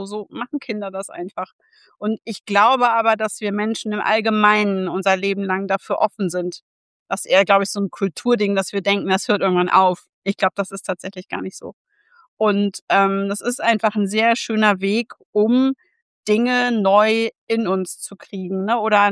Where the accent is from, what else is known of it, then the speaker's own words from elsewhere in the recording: Göttingen, Lower Saxony, Germany; ich komme aus Göttingen und bin hier Logopädin.